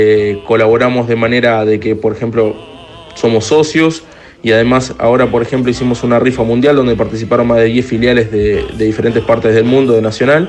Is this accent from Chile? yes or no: no; Montevideo, Uruguay; moved away as an adult; now in Mallorca, Spain; soy de Montevideo, la capital de Uruguay, y antes de venir a Mallorca me dedicaba al área comercial